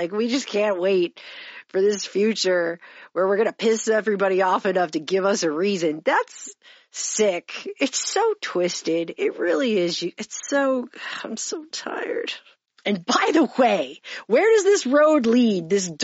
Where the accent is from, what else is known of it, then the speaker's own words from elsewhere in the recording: United States; I'm American, so I'm never, ever, ever, ever going to ever agree ever.